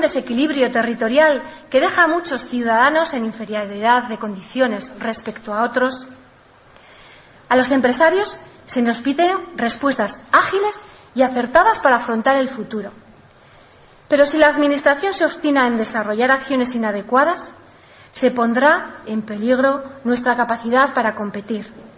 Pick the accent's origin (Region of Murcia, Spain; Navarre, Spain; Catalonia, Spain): Navarre, Spain; Ablitas; Vivimos en una tierra afectada por la sed. Soy de Ablitas, un pueblo donde mis mayores narran historias de dramatismo en torno a la carencia del agua.